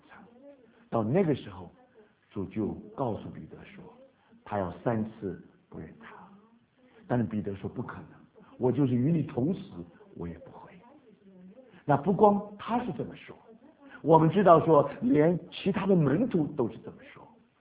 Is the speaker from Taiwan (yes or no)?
yes; Taipei, Taiwan; 我是在台湾长大的。我们在台北曾经有一个车站叫台北车站，是很有名，从日本的时候就已经有了。那因为我们一天到晚就常常从台北火车站这个走来走去，走来走去